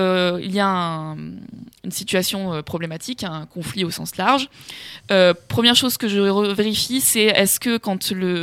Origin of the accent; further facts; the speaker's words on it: France; Désolé, hein, je suis français, mais je ne les connais pas par cœur.